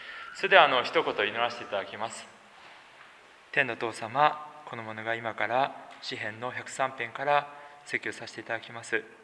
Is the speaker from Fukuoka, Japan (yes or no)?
no; Osaka, Japan; also born or lived in Sendai; 私は大阪 のサラリーマン家庭で生まれ育ちました。